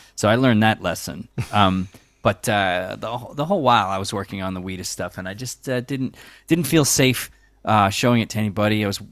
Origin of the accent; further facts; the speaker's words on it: Long Island, New York, United States; I grew up on Long Island. I moved to New York City in '96, Lower East Side, as soon as I got out of college